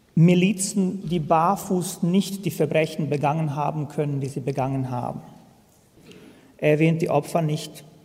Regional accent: Visegrad, Republika Srpska, Bosnia & Herzegovina; now in Germany; In seinem Text, der über meine Heimatstadt Visegrad verfasst worden ist

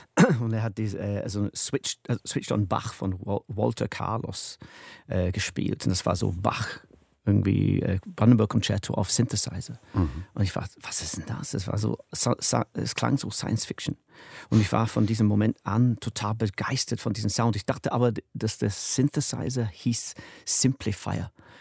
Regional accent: United Kingdom; Na, als Brite konnte ich eigentlich jeden Tag hin

